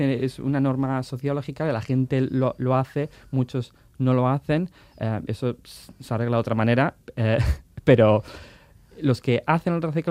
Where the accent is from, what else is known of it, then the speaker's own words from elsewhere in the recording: Bilbao, Basque Country, Spain; also born or lived in Wales; De Bilbao, soy de Bilbao, pero me gustaba ir de pequeño a Abadiño.